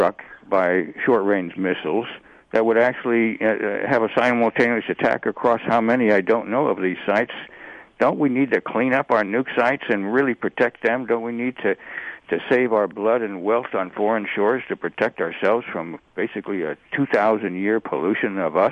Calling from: San Francisco Bay Area, California, United States; I'm calling from the San Francisco Bay Area, which is a subject that might relate to what you were talking about.

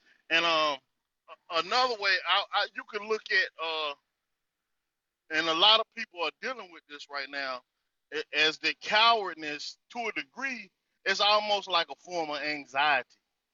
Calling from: North Carolina, United States; I'm coming out of the North Carolina territory.

